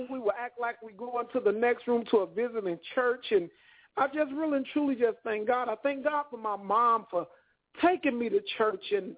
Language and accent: English; Chicago, Illinois, United States; I was born in Cabrini. I was brought up in Cabrini Green. I was born, I think it was Illinois Masonic Hospital.